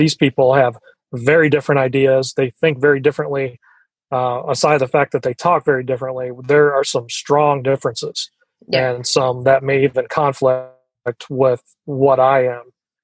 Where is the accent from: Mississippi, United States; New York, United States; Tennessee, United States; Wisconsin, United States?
New York, United States; And I'm originally from New York. So it was kind of ironic the way that worked out.